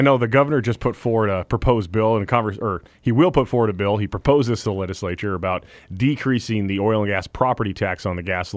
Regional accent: Alaska, United States; now in Mat-Su, United States; I grew up in the Kenai Peninsula, and now I live in the Mat-Su

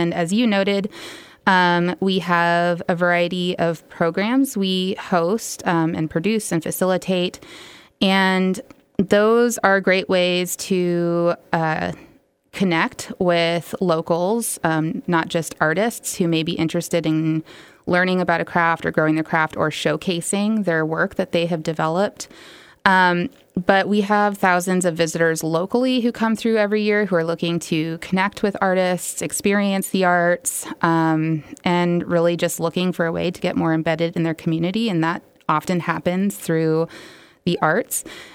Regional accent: Fairbanks, Alaska, United States; I was born and raised in Fairbanks, and so I have a long history here

